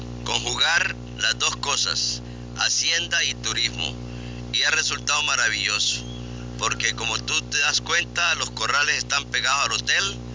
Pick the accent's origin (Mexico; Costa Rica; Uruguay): Costa Rica; Esparza, Puntarenas; Empecé vendiendo leche en mi tierra natal, Esparta, que lamentablemente me le pusieron Esparza.